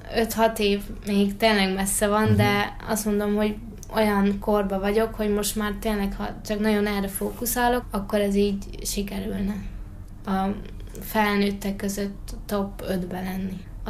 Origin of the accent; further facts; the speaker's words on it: Hungary; Nagyon nehéz szerintem magyarként felvenni a versenyt így a kenyai futókkal.